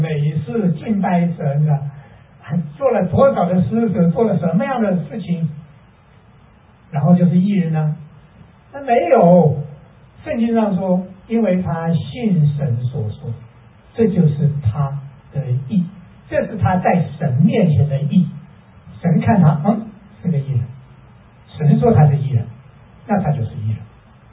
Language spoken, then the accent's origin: Chinese; China; 从前我们中国人都说父亲和母亲的角色是有区别的